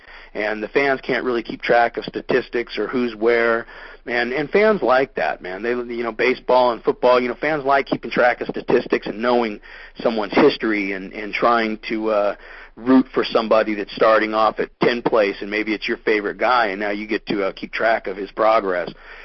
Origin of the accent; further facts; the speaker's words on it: Berkeley, California, United States; born there; My parents were, from Berkeley area. I was born in Berkeley.